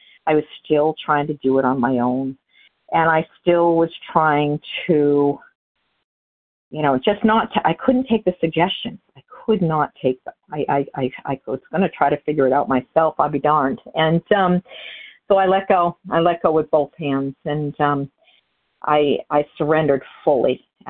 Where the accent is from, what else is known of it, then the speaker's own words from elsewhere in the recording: New Hampshire, United States; Yes, I am from New Hampshire.